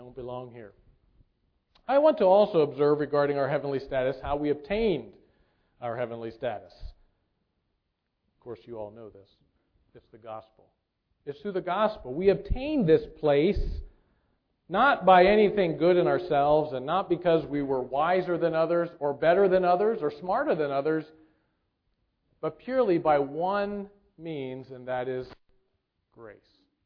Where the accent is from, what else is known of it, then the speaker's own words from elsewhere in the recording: United States; And because we were Americans, we were heroes.